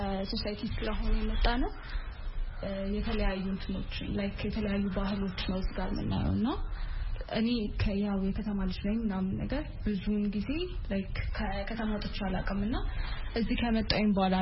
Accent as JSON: {"language": "Amharic", "region": "Addis Ababa", "country": "Ethiopia", "tie": "born or raised there", "said": "እኔ አዲስ አበባ ነው ተወልጄ የሚያደኩት"}